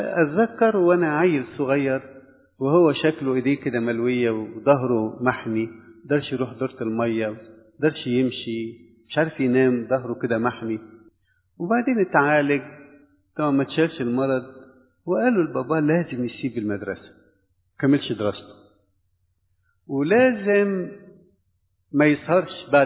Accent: Egypt; يمكن احنا كمصريين بنركز عليها كتير

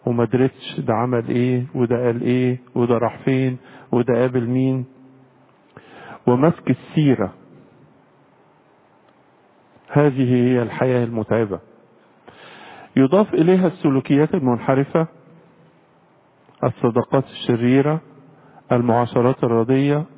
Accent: Egypt; بالنسبة لنا كمصريين

